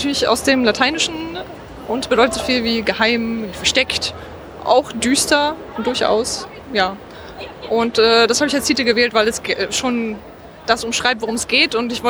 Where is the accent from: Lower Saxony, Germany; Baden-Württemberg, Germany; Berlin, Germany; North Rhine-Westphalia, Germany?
Berlin, Germany; ich komme aus Berlin und werde dieses Jahr schon 26 Jahre alt.